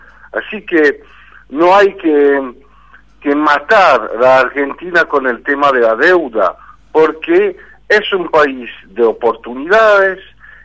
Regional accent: Belgium; Spanish is a second language; no soy francés, soy francófono y soy belga.

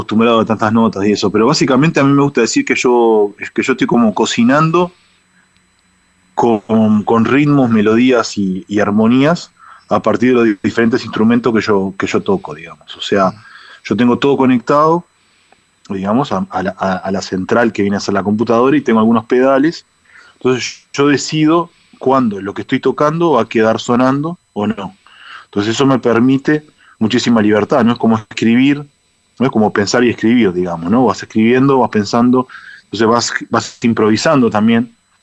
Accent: Uruguay; una especie de manusija uruguayo, digamos, que hago candombe, ¿no? Uh-huh. Que el ritmo de mi tierra.

